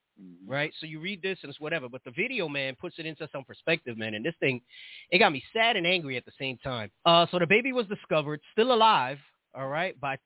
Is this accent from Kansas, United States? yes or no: no; New York City, New York, United States; Growing up in New York City, at least once a year, there was somebody that dumped their kid in a dumpster or something like that, right?